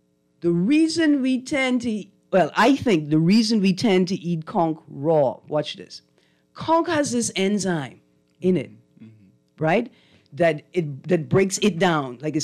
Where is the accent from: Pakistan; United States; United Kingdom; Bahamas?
Bahamas; Nassau, New Providence; I'm going to share something with you because I'm from Nassau, and I'm sure you're from Nassau, too